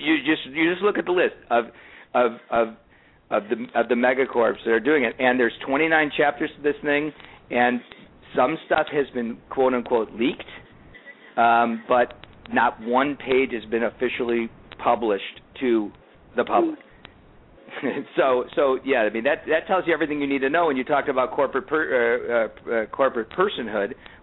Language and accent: English; Highland Park, Illinois, United States; I'm an old Chicago guy myself. I grew up in Highland Park.